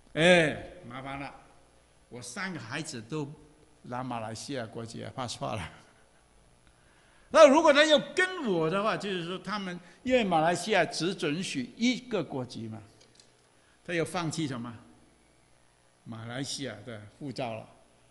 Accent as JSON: {"language": "Chinese", "country": "Hong Kong", "tie": "born there", "said": "那我是港澳同胞，我是香港出生的啊"}